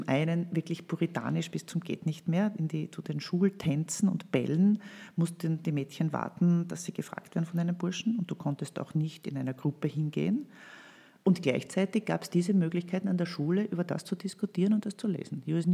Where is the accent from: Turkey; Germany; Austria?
Austria; Amstetten, Lower Austria; also born or lived in Vienna; Die schönste Zeit meiner Kindheit war in Amstetten tatsächlich, ja, weil das war die erste Volksschule, die ersten Volksschulfreunde. Und da musste ich dann mit 9 nach Wien in die niederösterreichische Molkerei im 20. Bezirk 1966 im 10. Stock von einem Hochhaus